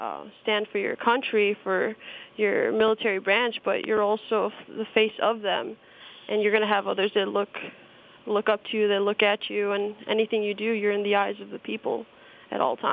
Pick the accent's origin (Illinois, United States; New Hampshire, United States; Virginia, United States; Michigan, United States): Illinois, United States; Chicago; I grew up in Chicago. However, I mean, parents being divorced, I lived in both, so... I'm from Illinois.